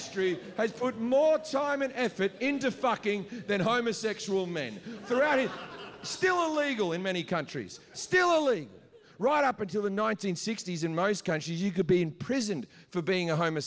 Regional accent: Australia; I'm an Australian who grew up near the beach. I've never surfed.

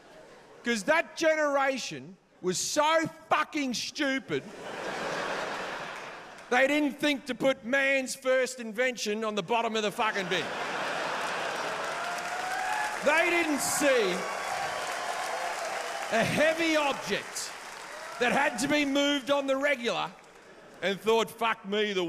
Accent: Sydney, New South Wales, Australia; I grew up in Sydney, one of the gayest cities on earth.

